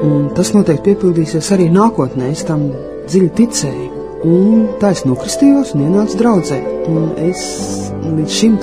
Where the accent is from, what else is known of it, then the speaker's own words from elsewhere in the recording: Valmiera, Vidzeme, Latvia; also born or lived in Riga; Var teikt tā, ka es esmu dzimusi Rīgā, bet mana bērnība pagāja Valmierā. Es tur beidzu pamatskolu, vidusskolu un atbraucu uz Rīgu studēt ekonomiku.